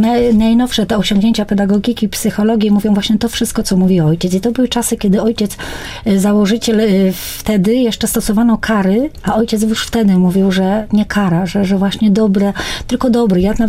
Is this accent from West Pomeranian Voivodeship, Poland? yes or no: no; Kraków, Lesser Poland, Poland; jak byłam jeszcze na południu Polski, no bo pochodzę z Krakowa